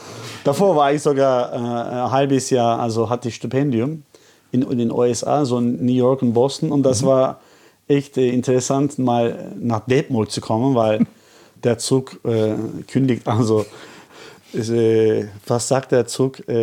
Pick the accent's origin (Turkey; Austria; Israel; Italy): Turkey; Istanbul; Also in Istanbul, also wo ich herkomme